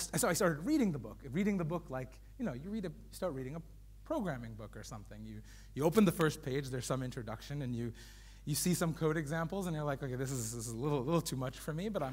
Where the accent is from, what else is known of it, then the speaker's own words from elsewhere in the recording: New York, United States; accent: American; So my background, so I have a obviously American accent. I'm from New York, but my family is Indian.